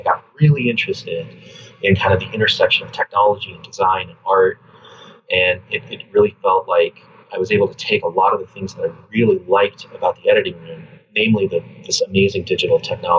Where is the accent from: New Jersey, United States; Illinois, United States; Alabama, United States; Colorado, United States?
Colorado, United States; also born or lived in Los Angeles; I'm originally from the West. I grew up in Colorado. I actually lived in LA for about 12 years.